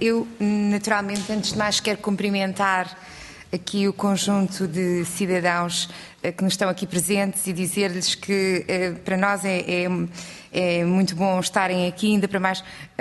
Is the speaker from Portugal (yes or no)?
yes; Odivelas, Lisbon, Portugal; eu sou do Conselho de Odivelas, portanto conheço bem esta problemática